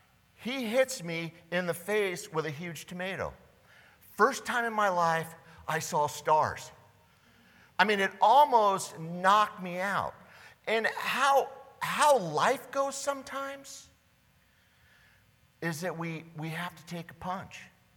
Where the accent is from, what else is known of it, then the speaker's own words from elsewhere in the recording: California, United States; growing up in California, we would go out and there was huge fields.